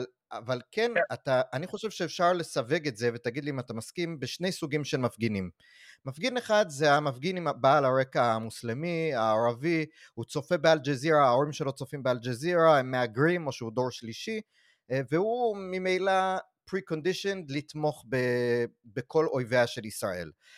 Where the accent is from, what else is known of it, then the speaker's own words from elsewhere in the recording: New York, United States; Hebrew is a second language; now in Israel; אני גדלתי בניו יורק